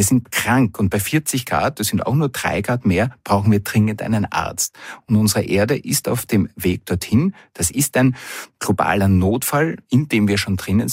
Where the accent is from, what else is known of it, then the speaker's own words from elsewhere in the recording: Austria; Das heißt, selbst bei uns in Österreich sterben durch diese neue Hitze, die wir nicht gewohnt sind, bis zu 1000 Menschen